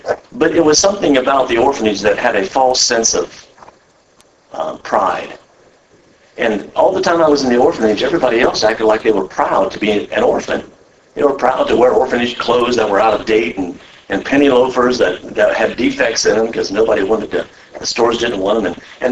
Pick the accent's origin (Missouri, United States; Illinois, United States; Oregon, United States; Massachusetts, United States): Missouri, United States; And I'm from the Midwest in Missouri, not to be confused with Missouri. Yeah, Missouri. Make sure you put the accent on Missouri, not misery. And so I'm from the cornfields, and I'm really out there in the middle of nowhere.